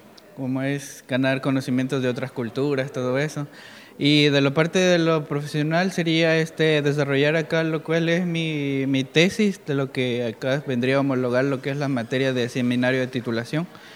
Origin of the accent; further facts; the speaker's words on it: Galápagos, Ecuador; De las Islas Galápagos.